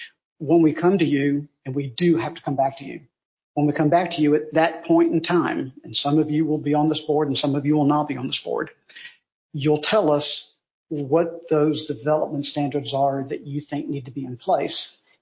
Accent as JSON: {"language": "English", "town": "Savannah", "region": "Georgia", "country": "United States", "tie": "born or raised there", "said": "when I grew up in Savannah"}